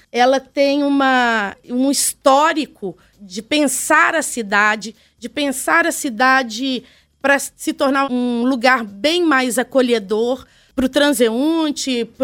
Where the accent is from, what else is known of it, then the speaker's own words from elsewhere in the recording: Belo Horizonte, Minas Gerais, Brazil; Eu cresci no bairro Sion, em Belo Horizonte. Os meus pais moravam na Praça Nova York. Eu morava num prédio ao redor da praça